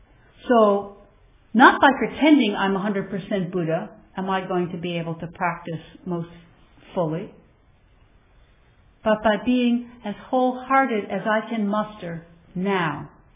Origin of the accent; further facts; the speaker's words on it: New York, United States; That's not because I'm so enlightened, because I'm from New York. They don't do so what in New York.